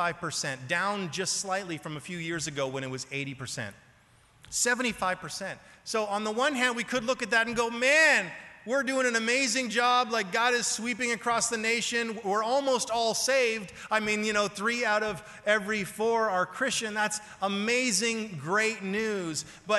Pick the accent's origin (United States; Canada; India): Canada; Pastor Dave Epstein, who I have known since I was 16 years old, he was pastoring my church that I grew up in Canada.